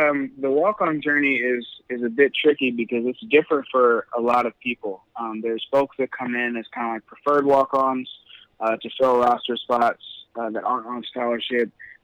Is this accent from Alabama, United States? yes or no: no; Los Angeles, California, United States; And being from Los Angeles, growing up in Los Angeles, I didn't want to leave L.A.